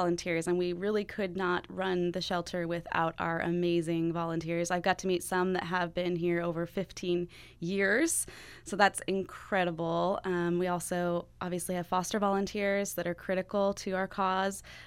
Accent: Colorado, United States; also born or lived in Florida; I grew up in Colorado mostly. I spent a lot of time in Florida.

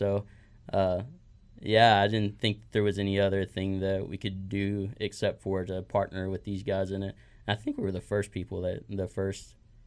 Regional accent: Texas, United States; I grew up in Texas and I had no experience with them.

